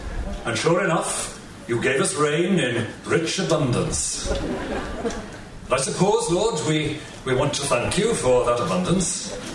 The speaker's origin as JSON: {"language": "English", "region": "Wales", "country": "United Kingdom", "tie": "born or raised there", "said": "one of the stories I grew up with in Wales"}